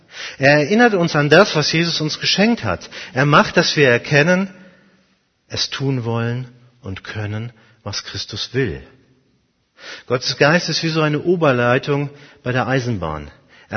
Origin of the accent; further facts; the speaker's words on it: Rhineland-Palatinate, Germany; Ich komme ja aus dem Rheinland, aus dem schönen Rheinland und aus dem Flüsse-Dreieck Rhein-Mosel.